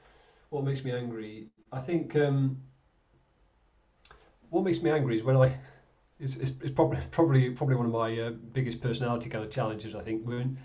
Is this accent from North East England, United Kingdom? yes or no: no; Sheffield, Yorkshire and the Humber, United Kingdom; I grew up in Sheffield.